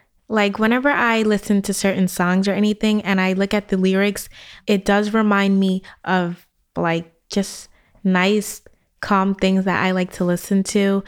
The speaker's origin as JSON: {"language": "English", "country": "Senegal", "said": "And I'm from Senegal, so I feel like the music over there, it just connects people together"}